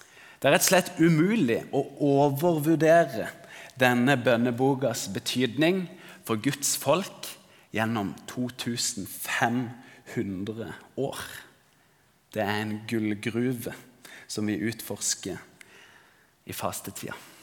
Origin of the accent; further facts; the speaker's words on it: Agder, Norway; Det ligger i hvert fall som sørlending, at det begynner å nærme seg vår.